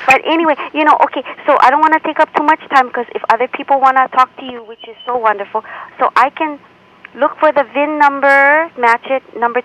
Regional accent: Hawaii, United States; born there; this island place that I was born on Maui, but I live here now.

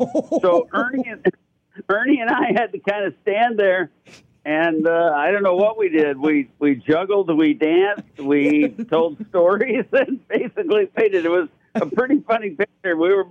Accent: Hawaii, United States; they're paying me to watch the best women players in the world play golf in my home state of Hawaii, and the trade winds are blowing, so I am happy.

